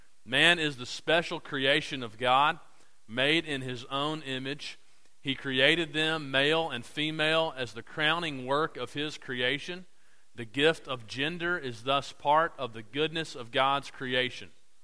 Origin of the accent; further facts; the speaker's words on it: Indiana, United States; we came from Indiana where it was a bunch of farmland